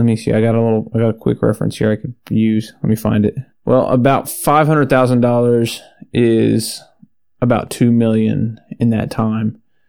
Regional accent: Indiana, United States; Now, this is kind of cool because I'm actually from Indiana, Austin's from Indiana

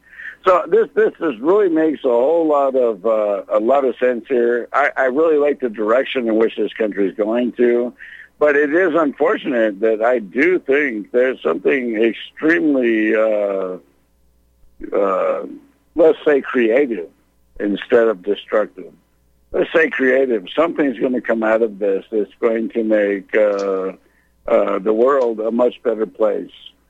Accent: Pacific Northwest, United States; now in Texas, United States; Absolutely not. No, I'm from the Northwest.

